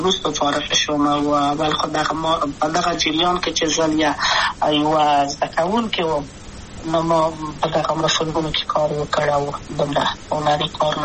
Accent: Kabul, Afghanistan; also born or lived in Maidan Wardak; د کابل په تخت پل سیمه کې یم او لویا شویم کابل

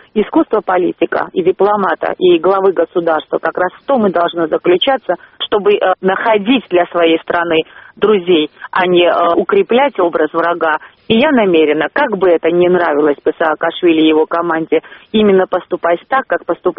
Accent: Georgia; должны решать мы, грузинский народ, а не Россия.

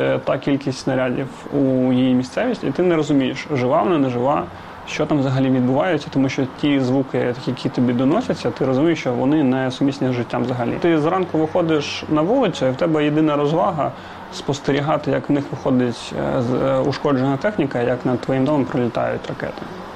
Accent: Izium, Kharkiv Oblast, Ukraine; also born or lived in Makiivka; Я народився у Макіївці. У 8-му році я з батьками приїхав до Ізюма. Ну і проживав там до 15-го, поки не поїхав навчатися.

